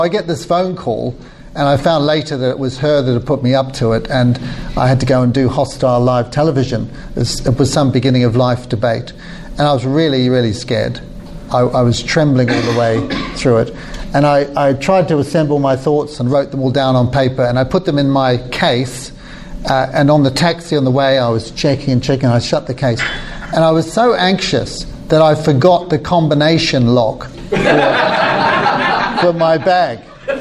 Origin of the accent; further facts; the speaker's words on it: New Zealand; So where do I come from? I, you know, I'm a New Zealander.